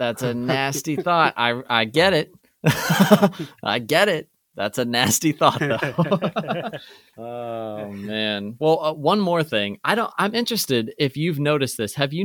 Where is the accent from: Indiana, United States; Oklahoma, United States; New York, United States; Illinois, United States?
Indiana, United States; And I actually wanted to check out and see, because obviously I am from Indiana. I wanted to see what Indiana was doing as well.